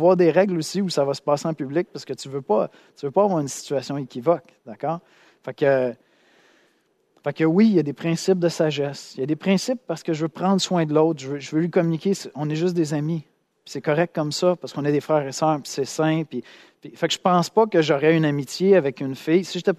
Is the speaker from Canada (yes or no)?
yes; Quebec, Canada; J'étais à Toronto, hop, il y en a, ils savent. On est des Québécois